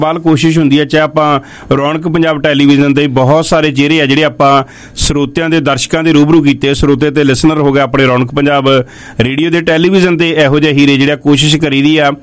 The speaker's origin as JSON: {"language": "Punjabi", "region": "Punjab", "country": "India", "moved": "yes", "said": "ਮੈਂ ਵੀ ਪੰਜਾਬ ਤੋਂ ਆਇਆ"}